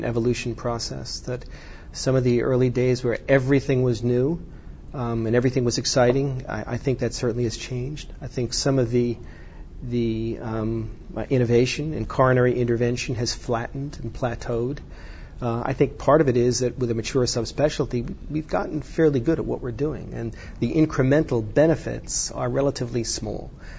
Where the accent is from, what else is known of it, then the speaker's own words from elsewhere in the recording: New York City, New York, United States; I grew up in New York and still had family in New York. If I ever had an opportunity to come back to the city, I think that would be great.